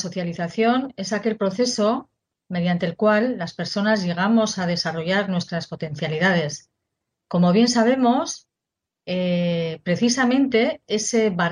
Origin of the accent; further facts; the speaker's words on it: Basque Country, Spain; Spanish is a second language; En mi tierra decimos arratsaldeon, porque también hablamos, en el País Vasco hablamos, además de la lengua española, hablamos euskera.